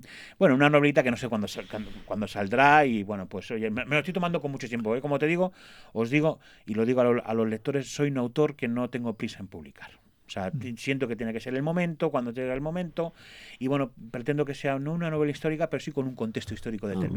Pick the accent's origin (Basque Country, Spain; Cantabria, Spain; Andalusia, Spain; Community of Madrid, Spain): Community of Madrid, Spain; Torrejón de la Calzada; now in Huerta de Valdecarábanos, Spain; yo soy de Torrejón de la Calzada, pero ahora me he mudado a un pueblo de Toledo, que se llama Huerta de Valdecaravanos.